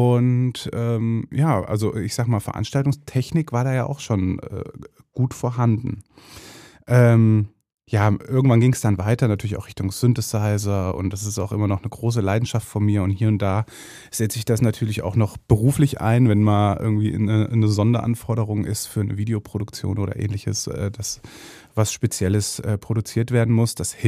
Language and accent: German; Meiningen, Thuringia, Germany; in meiner Heimatstadt Meiningen in Thüringen, wo ich auch geboren bin.